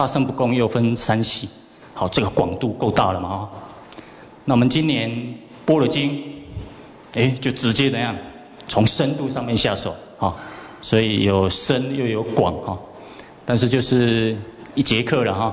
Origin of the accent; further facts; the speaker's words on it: Chiayi, Taiwan; born there; 那今年非常高兴来到嘉义，那嘉义也是我的出生地啊。